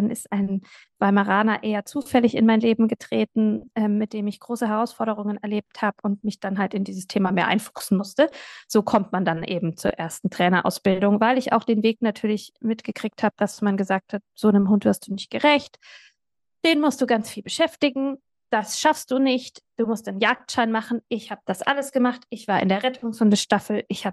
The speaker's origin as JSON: {"language": "German", "region": "Bavaria", "country": "Germany", "said": "Ich komme aus Franken"}